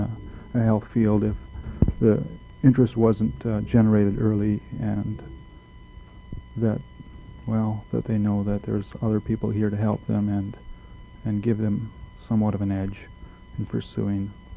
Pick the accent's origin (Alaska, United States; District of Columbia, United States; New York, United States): Alaska, United States; Nome; I was born and raised in Nome, and I'm three-quarters Eskimo.